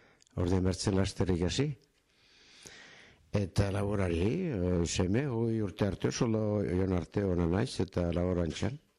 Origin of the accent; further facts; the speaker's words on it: Saint-Jean-Pied-de-Port, Nouvelle-Aquitaine, France; Nere aurtzaroa ne jatsu garazin sortu naiz.